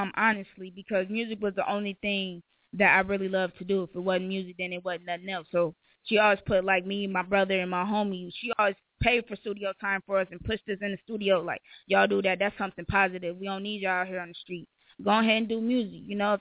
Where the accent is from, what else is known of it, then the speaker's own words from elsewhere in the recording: Saint Paul, Minnesota, United States; Minnesota is dope. I'm actually from St. Paul, but Minneapolis is my second home.